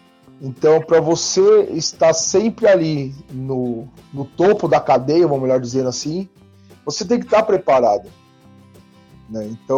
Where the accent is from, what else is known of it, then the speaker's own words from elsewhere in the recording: São Paulo, Brazil; Eu sou aqui de São Paulo, né?